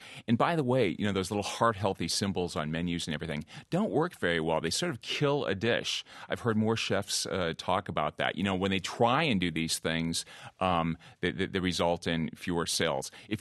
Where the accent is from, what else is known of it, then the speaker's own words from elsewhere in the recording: Minnesota, United States; I'm from the Midwest. I'm from Minnesota, so it made me feel very much at home.